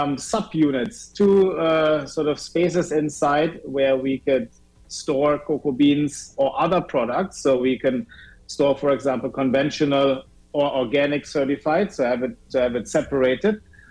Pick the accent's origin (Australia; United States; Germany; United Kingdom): Germany; English is a second language; moved away; I'm from Germany originally, but been living here for over a decade